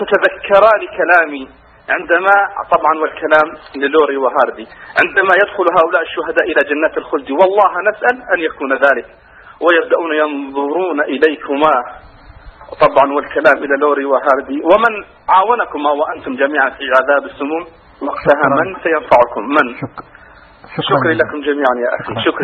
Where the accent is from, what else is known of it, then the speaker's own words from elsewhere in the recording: Daraa, Daraa Governorate, Syria; moved away; أنا بداية أنا من درعا لكن لست الآن في درعا